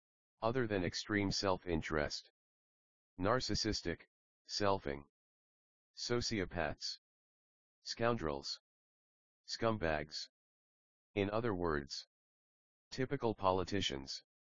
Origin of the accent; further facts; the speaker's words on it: Berkeley, California, United States; Although I grew up in Berkeley